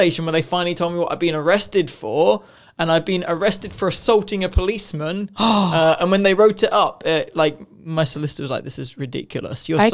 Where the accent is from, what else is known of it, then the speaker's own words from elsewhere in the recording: Italy; because we're from Italy.